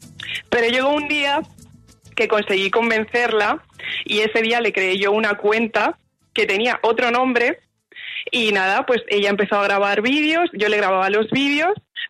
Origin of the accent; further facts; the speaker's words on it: Spain; born there; Pues sí, mi madre es cubana, pero yo soy española. Yo nací en España, pero tengo sangre cubana y sangre española por mis venas.